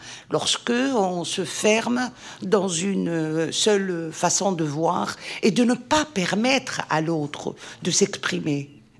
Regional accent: Tunis, Tunis Governorate, Tunisia; Je viens de Tunis, je suis tunisienne, de nationalité citoyenne du monde. J'ai fait mes études de journalisme à Tunis et j'ai continué à Paris

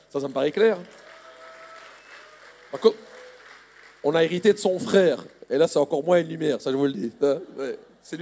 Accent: Belgium; On le voit chez nous en Belgique.

